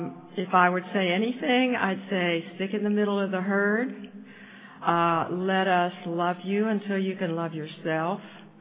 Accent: Missoula, Montana, United States; from, and I'm an alcoholic, and I'm from Missoula, Montana

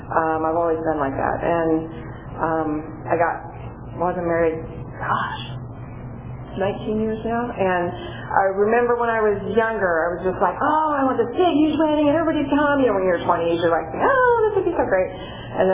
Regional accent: Porterville, California, United States; I'm just a Porterville girl. I was born and raised in Porterville.

